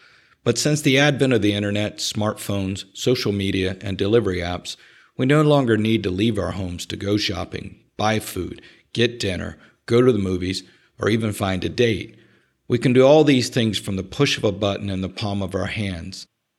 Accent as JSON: {"language": "English", "region": "Florida", "country": "United States", "tie": "born or raised there", "said": "I grew up in South Florida, not the palm tree beachside you're thinking about, but way out in the boonies towards the Everglades swamp side."}